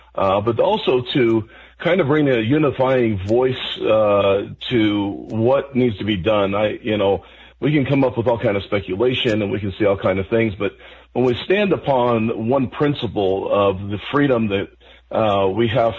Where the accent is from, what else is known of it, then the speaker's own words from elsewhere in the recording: United States; beyond that, I'm an American on top of that.